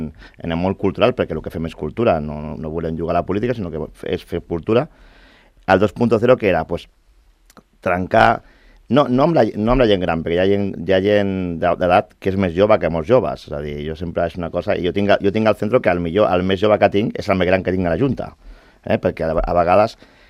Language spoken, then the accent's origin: Catalan; Catalonia, Spain; born there; som catalans, som nascuts a Catalunya